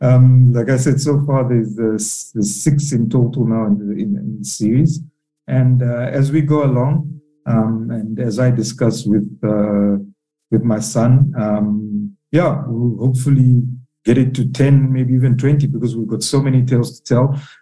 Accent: Zambia; also born or lived in South Africa; I was born in Zambia, born and raised, spent half my life there and half my life I've spent in South Africa.

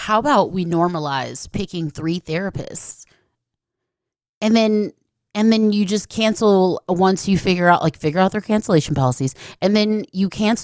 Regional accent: Atlanta, Georgia, United States; I grew up in Atlanta. You know, it's like there's a lot of Black women there.

